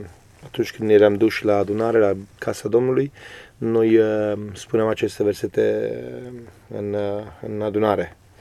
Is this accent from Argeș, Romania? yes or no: yes; Câmpul Mușii, Argeș, Romania; born there; M-am născut în Câmpul Muști al județul Argeș, într-o familie de 5 copii, eu fiind al patrulea, părinții mei oameni credincioși